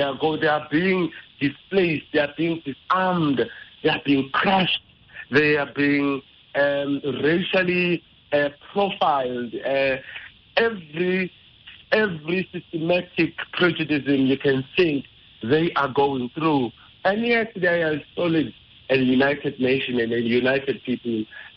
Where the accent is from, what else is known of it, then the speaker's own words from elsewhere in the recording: South Africa; I'm from South Africa, and they really connect with our South African struggle.